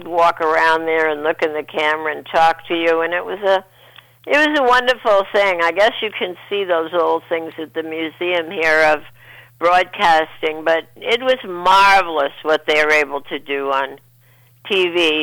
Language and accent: English; New England, United States; I'm from New England. I didn't think acting was something you did when you grew up.